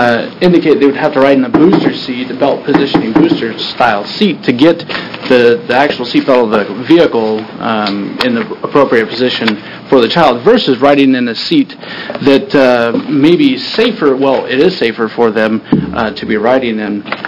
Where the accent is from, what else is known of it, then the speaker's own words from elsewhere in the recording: Tillamook, Oregon, United States; as the representative said, that I'm from Tillamook, and I work for the City of Tillamook.